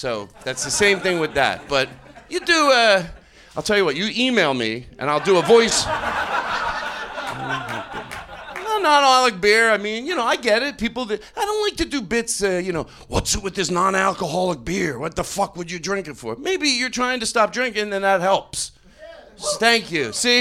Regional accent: Philadelphia, Pennsylvania, United States; people can hear my accent. I'm from Philadelphia, so if I go water.

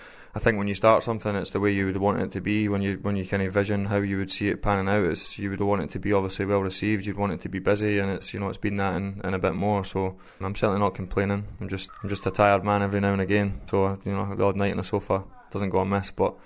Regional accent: Scotland, United Kingdom; I was growing up in the Borders.

